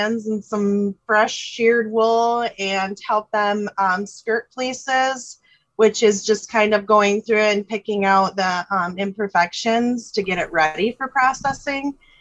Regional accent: Reese, Michigan, United States; I said I grew up in Reese, and it's mainly crop farming there.

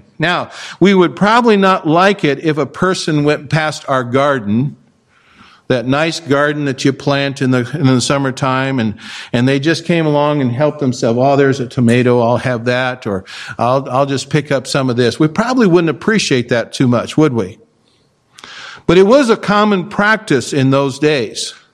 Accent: Kansas, United States; I was born and raised in Kansas, and I know about growing wheat.

